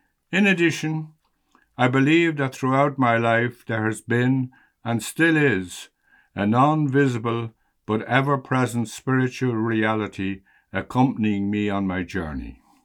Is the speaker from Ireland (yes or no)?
yes; Dublin, Leinster, Ireland; I grew up in the Dublin Liberties in a typical Irish Catholic working-class family.